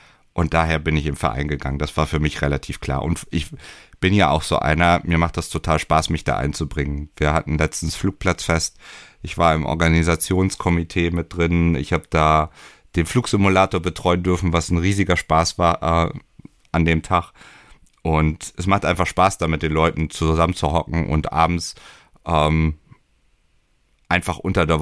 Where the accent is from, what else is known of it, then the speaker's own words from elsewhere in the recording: Hameln, Lower Saxony, Germany; ich bin ja in Hameln groß geworden